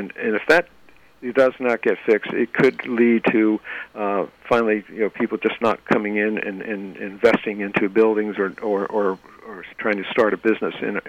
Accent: Millerton, New York, United States; also born or lived in Sharon; I was born in Sharon at the hospital, but I was brought up in Millerton, so this has been my hometown and my lifelong place of living.

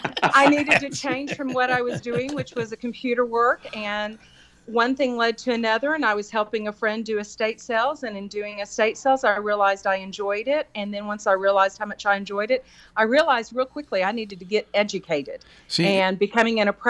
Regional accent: Houston, Texas, United States; I am from Houston, Texas.

